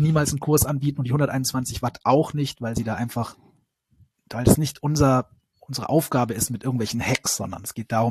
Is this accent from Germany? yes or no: yes; Bavaria, Germany; ich komme ursprünglich aus Bayern